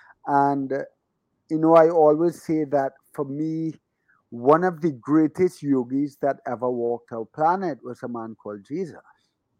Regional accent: Trinidad & Tobago; I was born in Trinidad, and I've spent most of my life in Trinidad, other than traveling and so on. But my mom's ancestry is Irish, and my dad's family's Syrian, Middle Eastern. And I spent the majority of my life here. I went to university in Florida

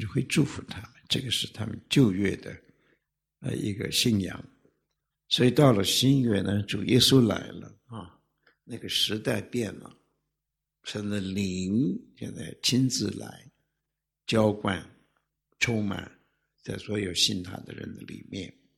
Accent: China; 这个汽车，我们中国人叫汽车，汽车

